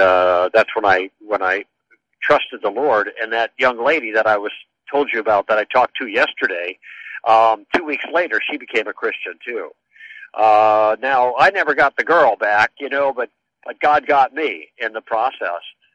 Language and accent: English; Chicago, Illinois, United States; I grew up in the Chicago area.